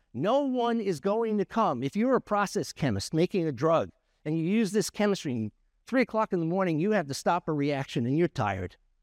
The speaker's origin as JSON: {"language": "English", "region": "New York", "country": "United States", "said": "I'm from New York. I know how to talk. I don't have an accent. You have the accent, okay?"}